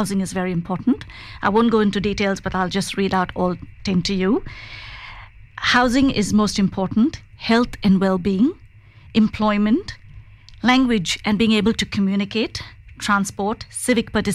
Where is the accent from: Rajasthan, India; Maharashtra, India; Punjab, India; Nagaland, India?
Maharashtra, India; Mumbai; now in Australia; I come from Mumbai and I grew up in a disadvantaged area